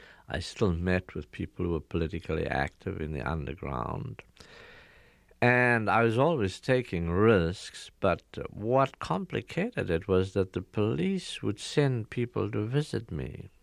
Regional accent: South Africa; now in United States; I'm a resident alien. I've chosen not to apply for American citizenship because I don't accept that I am not a South African citizen.

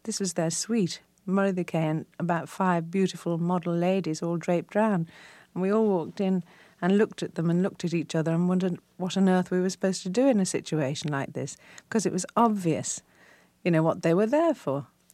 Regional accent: Liverpool, North West England, United Kingdom; a Liverpool girl trying to emulate that sort of style was something else. I mean, I couldn't change my accent to French

